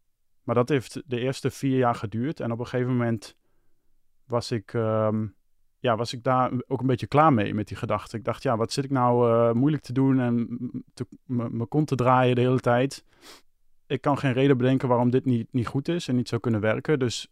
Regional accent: Hengelo, Overijssel, Netherlands; born there; mijn verhaal begint in Hengelo. Dat is waar ik geboren ben. In Hengelo had ik een vriendin. Daar woonde ik mee samen.

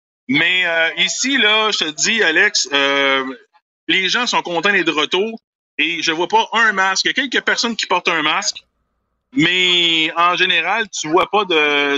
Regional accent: Canada; Puis quand on parle, on vient du Canada

